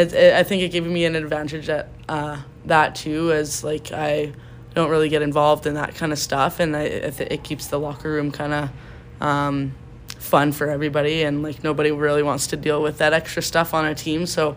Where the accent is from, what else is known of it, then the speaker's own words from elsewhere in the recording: Saskatoon, Saskatchewan, Canada; also born or lived in Martinsville / Warman; I grew up in Martinsville, so it was like a very small town at the time. Then I moved to Warman, and then I moved to Saskatoon in grade 9, so like beginning of high school. So I've kind of always been around the area, and yeah, grew up in Saskatoon.